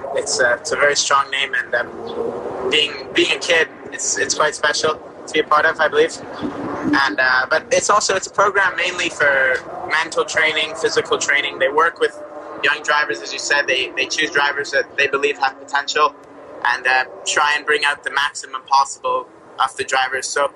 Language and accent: English; Quebec, Canada; So, exactly like you said, I'm from Quebec, Canada. I'm 16 years old